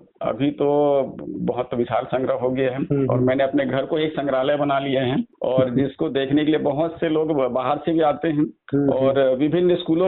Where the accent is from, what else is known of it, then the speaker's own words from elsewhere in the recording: Madhya Pradesh, India; born there; मेरा जन्म सतपुड़ा की वादियों में हुआ है, समझ लीजिए।